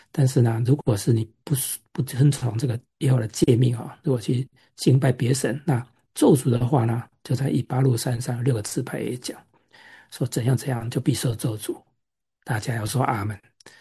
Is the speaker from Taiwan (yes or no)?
yes; Taiwan; 像我从台湾来，在台湾的地方，就是大山小山